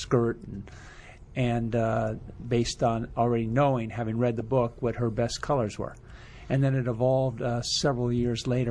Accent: Fairfax, Virginia, United States; I grew up my last couple of years in Fairfax, went to a high school here, W.T. Woodson. My family lived in the area.

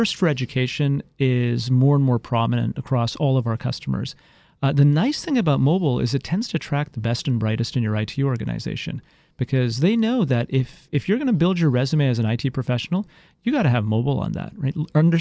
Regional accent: Canada; Well, I did. I grew up in Canada.

